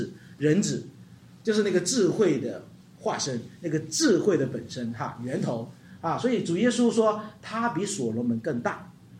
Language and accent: Chinese; China; 我们中国人叫格言或者寓言或者比喻